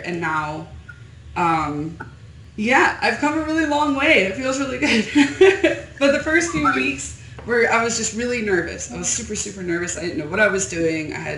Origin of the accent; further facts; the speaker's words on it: Newark, Delaware, United States; moved away as an adult; also born or lived in Alaska / Colorado; I'm from Newark, Delaware. So, yeah, I'm from Newark, Delaware. I was there till I was like 22.